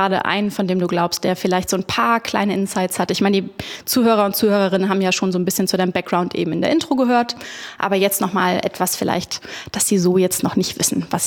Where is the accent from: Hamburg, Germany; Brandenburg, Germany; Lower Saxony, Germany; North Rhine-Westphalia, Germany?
Hamburg, Germany; hier in Hamburg in meiner Heimatstadt